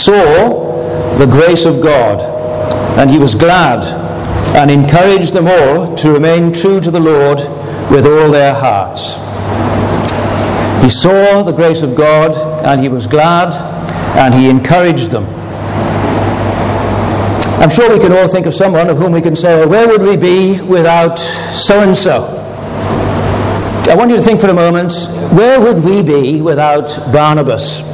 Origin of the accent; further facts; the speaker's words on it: Wales, United Kingdom; And I come from Wales, the South Wales valleys, the coal mining valleys.